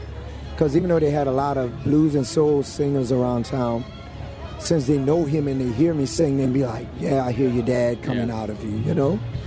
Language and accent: English; the South, United States; it's like the Creoles is still in my blood. So it's like no matter what I try and do to it, because I'm from the South and right here, it's going to always come out, you know?